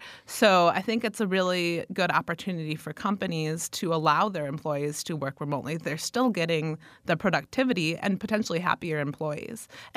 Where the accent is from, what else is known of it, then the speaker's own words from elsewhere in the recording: Waukesha, Wisconsin, United States; So I'm from the Waukesha area.